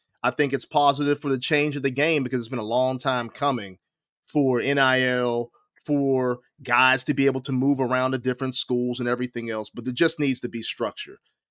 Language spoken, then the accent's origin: English; Pennsylvania, United States; moved away as an adult; I grew up in Western PA. Football is life in Western PA.